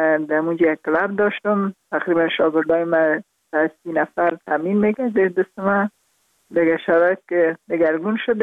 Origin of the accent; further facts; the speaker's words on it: Parwan, Afghanistan; also born or lived in Kabul; البته در خود شهر کابل به دنیا آمدیم، من از پروان هستم